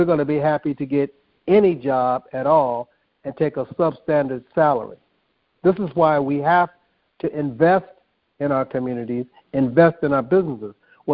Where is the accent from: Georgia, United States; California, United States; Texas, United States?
California, United States; Pasadena; I also grew up in an integrated environment. I grew up in Pasadena in the 60s, so I was there around the Rose Bowl.